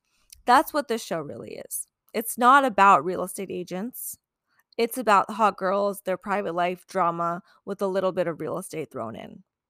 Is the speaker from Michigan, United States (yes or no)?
no; Long Beach, California, United States; I'm not hating on LA. I grew up in Long Beach. It's a suburb of LA.